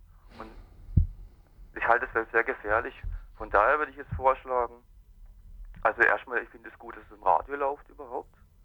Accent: Freiburg, Baden-Württemberg, Germany; Ich bin in Freiburg hier aufgewachsen, bin in der Szene groß geworden

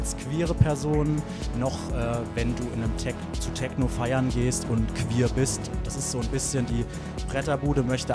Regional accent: Saarbrücken, Saarland, Germany; Und auch selbst in meiner Heimatstadt Saarbrücken ist es so

